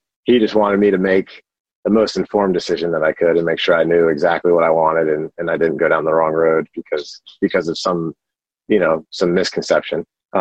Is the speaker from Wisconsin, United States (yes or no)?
no; North Carolina, United States; So, grew up in North Carolina, and both my folks are actually enlisted Air Force